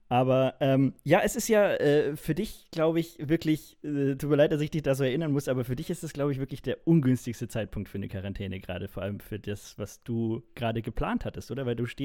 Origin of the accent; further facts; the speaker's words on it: Munich, Bavaria, Germany; Ich dachte mir, okay, ich bin Münchner, ich krieg's hin, aber leider nein.